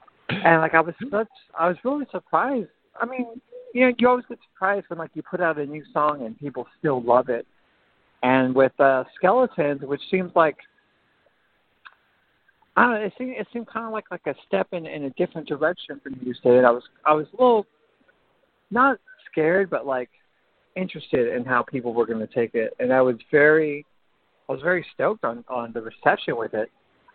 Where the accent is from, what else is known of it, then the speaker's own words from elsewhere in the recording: Santa Ana, California, United States; I grew up in Santa Ana, so, like, it's like, you hear R&B and hip hop all the time, you know, down here.